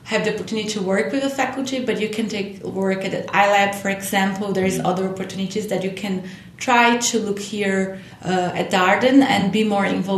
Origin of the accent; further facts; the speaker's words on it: Brazil; now in United States; So I'm originally from Brazil, but I have been living in the U.S. for almost 2 years.